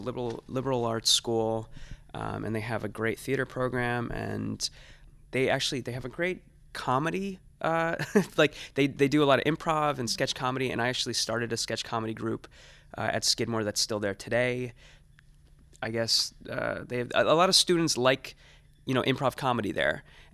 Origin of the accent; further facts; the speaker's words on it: New Jersey, United States; I'm from New Jersey, so, it wasn't a big commute.